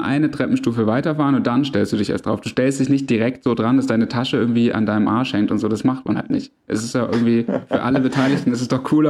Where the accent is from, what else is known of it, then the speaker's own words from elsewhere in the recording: Swabia, Germany; Und ich, selbst ich als Schwabe, also wenn ich sparen möchte, dann werde ich das offensiv vortragen.